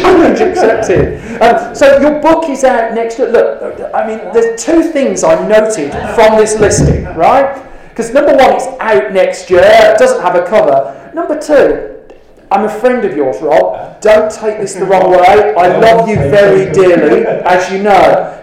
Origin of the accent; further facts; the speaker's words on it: Birmingham, West Midlands, United Kingdom; I'm a Brummie and I'm on a budget